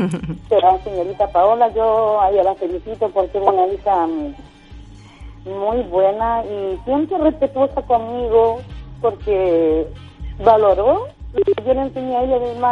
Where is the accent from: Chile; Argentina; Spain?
Chile; Ella también se merece un cariño de nosotros como mujeres chilenas.